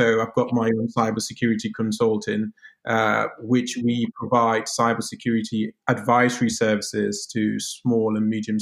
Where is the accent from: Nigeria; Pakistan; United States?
Nigeria; now in United Kingdom; I'm Nigerian, born in the UK, but I've lived about, you know, 15 or so years of my life in Nigeria as well. So I've got a very good flavor of what Nigeria is like and growing up there. But I spent more of my life in the UK.